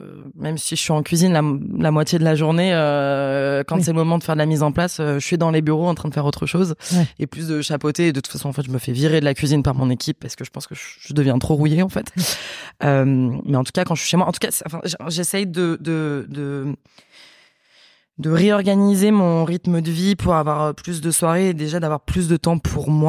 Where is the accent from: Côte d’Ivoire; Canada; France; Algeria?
France; j'ai grandi en France, mais avec cette double culture là, et ça a été un petit peu, en tout cas la cuisine portugaise c'était un petit peu mon refuge et ma manière de me reconnecter à ces racines là.